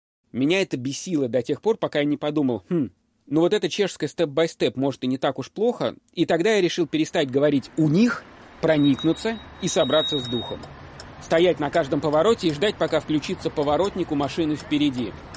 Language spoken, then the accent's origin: Russian; Moscow, Russia; now in Prague, Czechia; До сих пор я обычно говорил, что я живу в Москве, а сейчас в Праге работаю. Но, мол, вы не думайте. Я часто приезжаю, а все еще москвич. И с вами я из России, в конце концов.